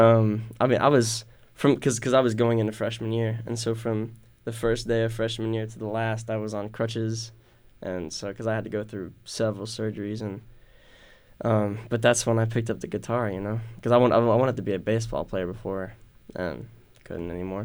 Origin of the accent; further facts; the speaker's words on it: Hewitt, Texas, United States; also born or lived in Fort Worth; I was born in Fort Worth, but then I moved to Hewitt when I was, you know, I went to kindergarten at Spring Valley. So, yeah, I mean, I've lived in Woodway, Hewitt area my entire life.